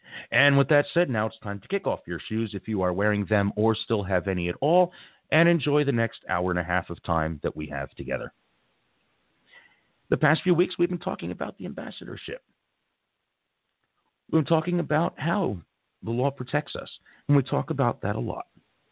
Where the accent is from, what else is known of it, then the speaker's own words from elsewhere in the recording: Caldwell, New Jersey, United States; In Caldwell, New Jersey, I grew up near Caldwell. I know exactly where this place is.